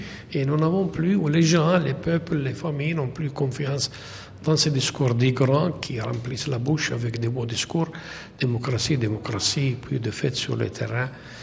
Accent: Jordan; au moins chez nous en Jordanie

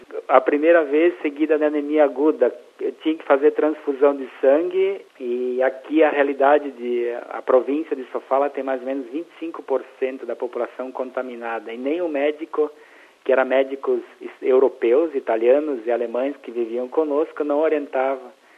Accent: São Miguel do Oeste, Santa Catarina, Brazil; moved away as an adult; now in Mozambique; sou de São Miguel do Oeste, Santa Catarina, estou a Moçambique há 4 anos e meio

